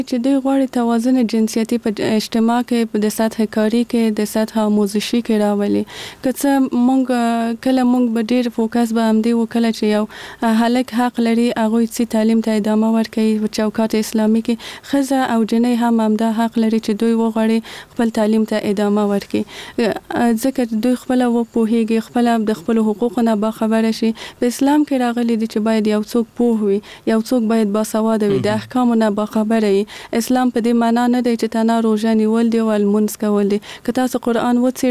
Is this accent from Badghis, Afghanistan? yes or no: no; Kabul, Afghanistan; زه په کابل کې زغیدلې یم او دلته مجوون کړی.